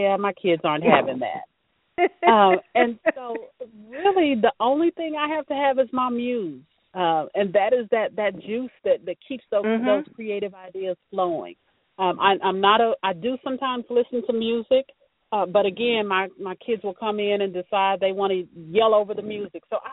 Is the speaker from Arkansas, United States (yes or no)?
yes; Arkansas, United States; Now, I'm originally from Arkansas, and I got a country trouble-filled family, and I was an anchor.